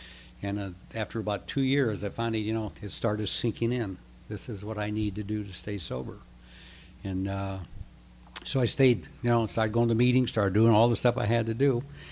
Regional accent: Iowa, United States; And he was from Iowa, and I was from Iowa.

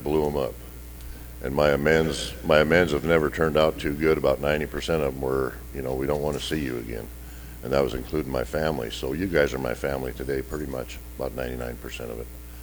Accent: Montana, United States; I was born and raised in Redneck, Montana, and I thought unity was my drinking buddies back there

